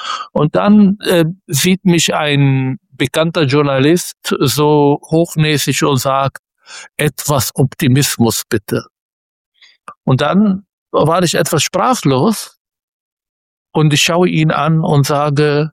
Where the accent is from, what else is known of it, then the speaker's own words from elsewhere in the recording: Palestine; Das hat aber auch mit unserer Seite als Palästinenser viel mehr zu tun.